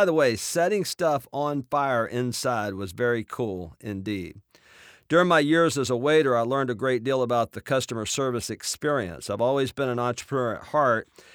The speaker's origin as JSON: {"language": "English", "town": "Mobile", "region": "Alabama", "country": "United States", "tie": "born or raised there", "said": "I'm originally from L.A., Lower Alabama. I grew up on welfare in Mobile, Alabama, where there were seven kids crammed into a little 600-square-foot shack."}